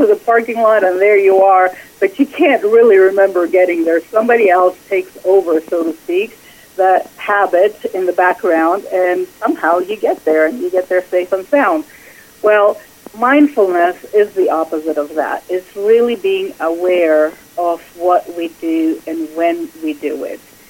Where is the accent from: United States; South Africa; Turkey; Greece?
Greece; Well, I was born and raised in Greece, and everything we pretty much ever ate was from scratch, and everything that was available with the season.